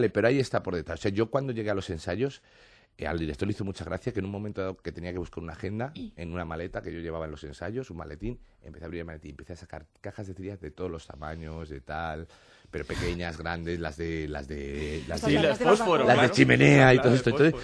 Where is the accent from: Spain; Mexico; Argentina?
Spain; Somos actores españoles, en un sentido somos latinos, como los italianos, tenemos una serie de gestos muy distintos